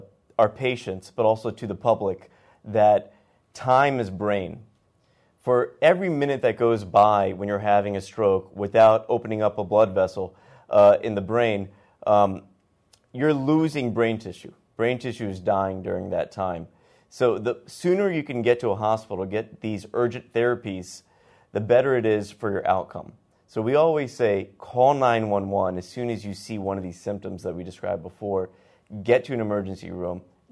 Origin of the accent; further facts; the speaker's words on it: the South, United States; Well, I grew up in the South, and trust me, I love the food in the South.